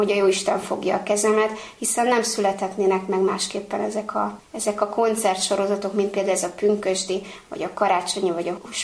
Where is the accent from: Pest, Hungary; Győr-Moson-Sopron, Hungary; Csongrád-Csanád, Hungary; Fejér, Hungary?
Pest, Hungary; Bugyi; Én Bugyi községből származom, ahol egy nagyon kedves idős atya volt akkor a tiszteletes úr